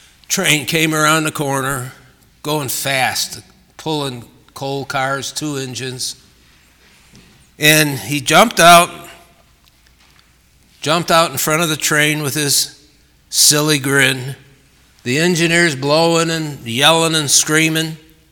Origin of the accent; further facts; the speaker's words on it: Chicago, Illinois, United States; I'm from Chicago. I've worked with the missions there many times, even as a teenager.